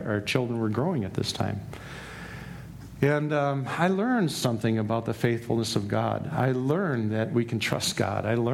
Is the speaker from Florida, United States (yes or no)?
no; Minneapolis, Minnesota, United States; Now, I grew up in North Minneapolis.